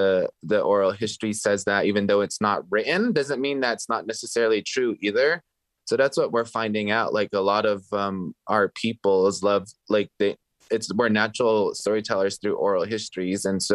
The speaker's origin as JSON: {"language": "English", "region": "Navajo Nation", "country": "United States", "said": "I'm Indigenous, I'm Native, I'm Diné from the Navajo Nation."}